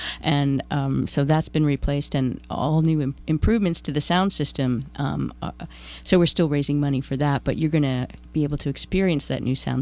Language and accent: English; New York, United States; I am not a native. I am a Flatlander from New York